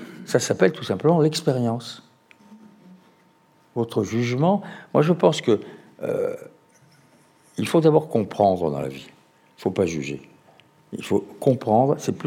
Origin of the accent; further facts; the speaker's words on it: Montauban, Occitanie, France; born there; Moi, je suis né à Montauban.